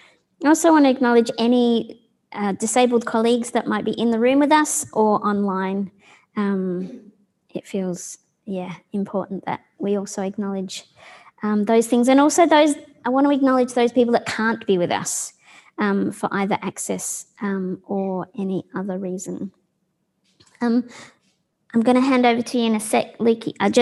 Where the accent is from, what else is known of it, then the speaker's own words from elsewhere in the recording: Victoria, Australia; But originally I come from Yorta Yorta country, so up in the northeast is where I was born.